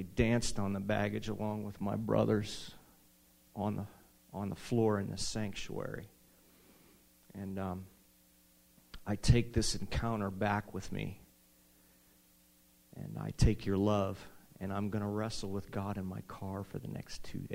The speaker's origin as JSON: {"language": "English", "town": "Bonney Lake", "region": "Washington", "country": "United States", "said": "I'm from Bonnie Lake."}